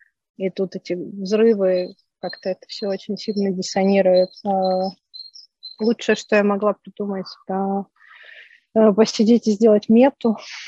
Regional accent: Ukraine; moved away as an adult; А сейчас, когда я уехала из Украины, в таких обстоятельствах не особо ценно стало говорить, что я украинка.

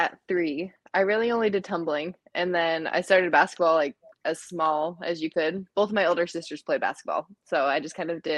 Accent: Orderville, Utah, United States; also born or lived in St. George, United States; So I was born in St. George, Utah, but I was raised in a little teeny tiny town called Orderville. It's like on the eastern side of Zion, 12 miles from Zion.

